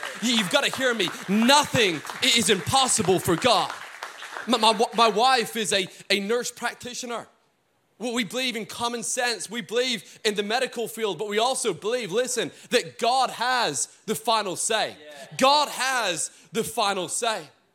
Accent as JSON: {"language": "English", "region": "Scotland", "country": "United Kingdom", "lives_now": "Texas, United States", "said": "But all joking aside, from Scotland, and then we moved to Texas."}